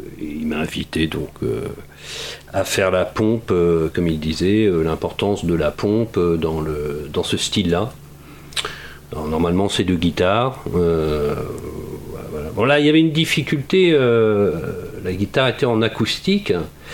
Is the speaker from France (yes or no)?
yes; Brittany, France; Moi, je viens de Bretagne.